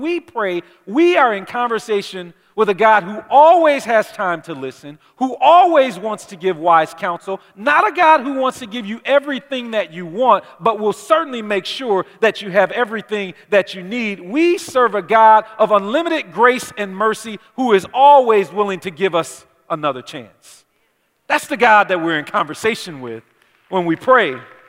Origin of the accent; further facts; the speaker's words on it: Detroit, Michigan, United States; It makes me think about when I grew up in Detroit.